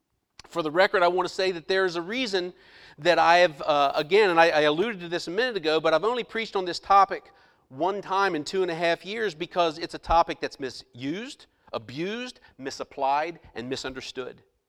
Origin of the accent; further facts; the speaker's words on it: Maryland, United States; My brother owns apartment houses back in Maryland, my hometown